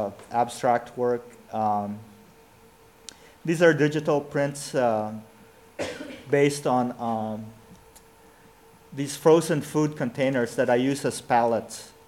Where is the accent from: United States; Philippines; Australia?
Philippines; I mean, growing up in the Philippines, you see like, what, Battle of the Bulge